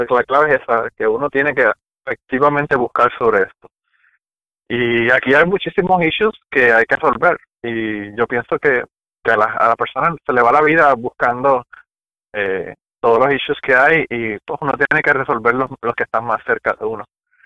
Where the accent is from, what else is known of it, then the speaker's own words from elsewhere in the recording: Puerto Rico; Yo estoy aquí en Kentucky, pero estoy volviendo loco con esta marcha que hubo en Puerto Rico, porque no quisiera que se dejara de hacer la perspectiva de género en mi país